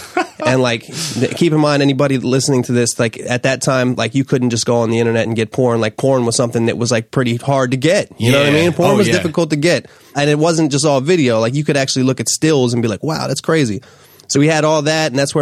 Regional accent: Dunkirk, Maryland, United States; now in California, United States; No, I'm from Dunkirk, Maryland, which is a small town that's actually a suburb of D.C.

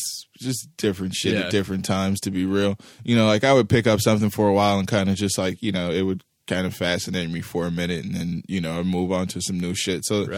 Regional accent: Kansas City, Missouri, United States; when I was coming up in South Kansas City, in the neighborhood we grew up in Greenfield

